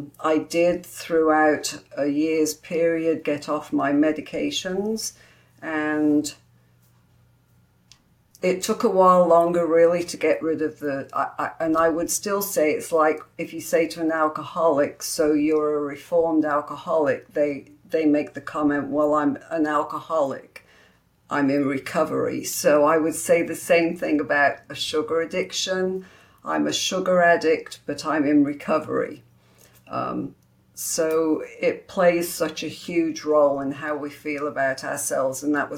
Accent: England, United Kingdom; now in United States; So I was born and raised in England, and so our way of living and eating was a little bit different to when I came over to the States.

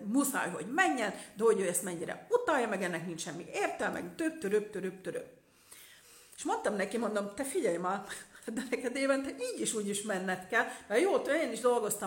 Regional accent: Slovakia; felvidéki magyarként én azért nézem, hogy a felvidéki magyar pártok hogy kommunikálnak

